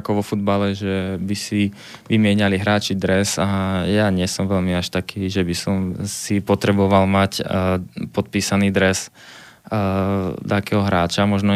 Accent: Banská Bystrica, Banská Bystrica Region, Slovakia; my sme, čo sme boli chlapci z Bystrice

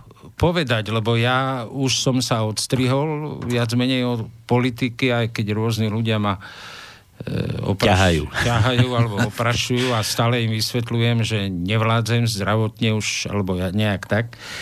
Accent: Tlmače, Nitra Region, Slovakia; v tom mieste, kde ja som vyrastal a žil teda v Tlmačoch na Lipníku

